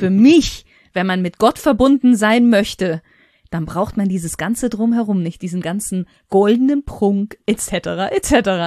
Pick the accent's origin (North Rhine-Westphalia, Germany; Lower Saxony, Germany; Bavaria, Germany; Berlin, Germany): Bavaria, Germany; ich bin ja in Bayern groß geworden, also ist das sowieso eher katholisch alles etwas angehaucht.